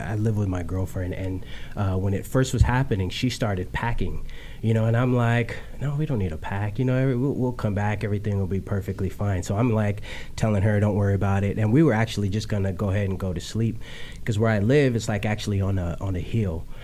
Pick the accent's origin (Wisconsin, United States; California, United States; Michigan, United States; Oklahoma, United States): California, United States; Oxnard; I'm from Oxnard, California. And I'm an R&B recording artist.